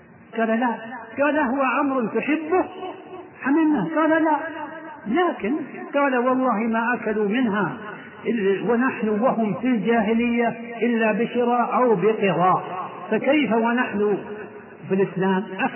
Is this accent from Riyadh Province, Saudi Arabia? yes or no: yes; Riyadh, Riyadh Province, Saudi Arabia; وبالاخص مع الاسف عندنا في الرياض فتنه عمياء،